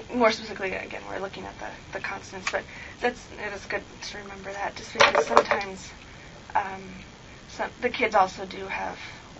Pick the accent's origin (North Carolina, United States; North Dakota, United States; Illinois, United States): North Dakota, United States; I come from North Dakota where our vowels are a little bit different than they are in California.